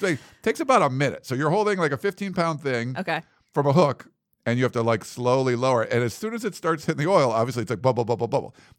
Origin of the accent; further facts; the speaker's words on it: Massachusetts, United States; now in Los Angeles, United States; When I moved, I came here from Massachusetts. To L.A.